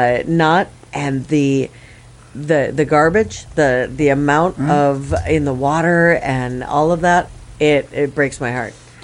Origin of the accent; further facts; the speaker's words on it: Minnesota, United States; Because I'm passive aggressive. I'm from Minnesota. You're supposed to be like that.